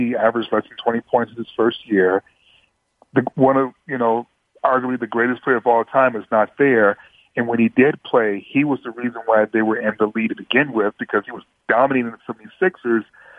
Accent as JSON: {"language": "English", "town": "Detroit", "region": "Michigan", "country": "United States", "said": "I'm from Detroit."}